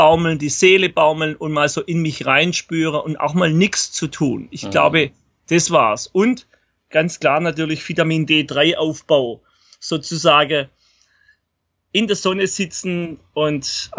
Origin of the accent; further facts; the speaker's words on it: Baden-Württemberg, Germany; und ich komme ja aus dem Schwarzwald und wenn man so durch den Wald geht, der hat ja auch was, viel Sauerstoff, ist doch alles ziemlich dunkel im Schwarzwald.